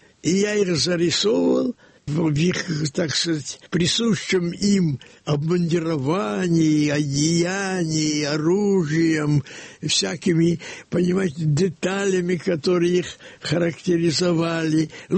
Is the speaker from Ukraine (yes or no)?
yes; Kyiv, Ukraine; Мои первые рисунки – это впечатления от гражданской войны в Киеве, в моем родном городе.